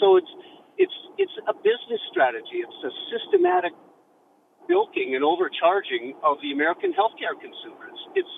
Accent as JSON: {"language": "English", "country": "Canada", "moved": "as an adult", "lives_now": "United States", "said": "We're originally from Canada, and we've lived here 22 years"}